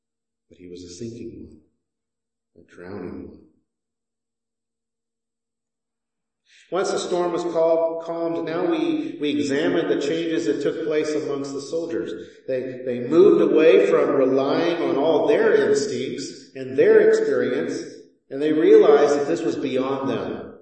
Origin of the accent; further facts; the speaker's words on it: Texas, United States; I come from Texas, and there was a slogan that said, don't mess with Texas.